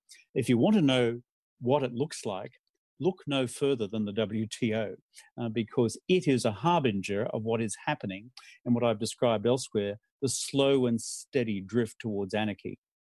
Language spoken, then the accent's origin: English; Australia; I'm from Australia.